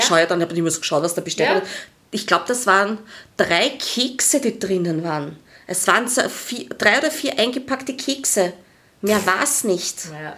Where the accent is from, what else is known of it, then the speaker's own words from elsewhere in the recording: Austria; das, was mir als Österreicher oder eben Deutscher oder Europäer, sagen wir mal Europäer, fehlt, du kannst das Wasser nicht aus der Leitung trinken.